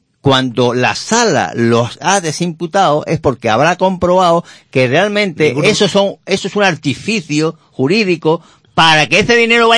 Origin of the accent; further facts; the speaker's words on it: Andalusia, Spain; que me apena como andaluz que cada vez que hay alguna referencia de cualquier tipo, educativo, sanitario, de renta, de PIB, estemos en último lugar.